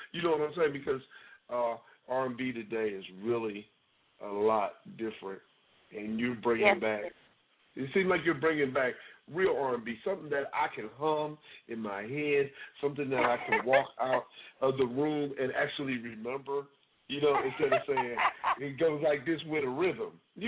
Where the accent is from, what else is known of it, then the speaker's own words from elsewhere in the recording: Atlanta, Georgia, United States; I'm in Virginia right now. I'm from Atlanta, and I live in Atlanta.